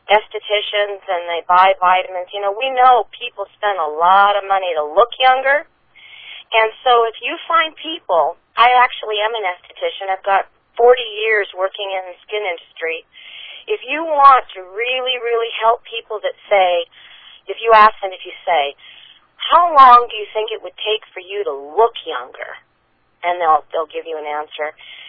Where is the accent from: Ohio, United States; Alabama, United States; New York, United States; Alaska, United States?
Alaska, United States; now in Salinas, United States; And I actually am from Alaska. I grew up there. Spent a whole lot of time in dark days.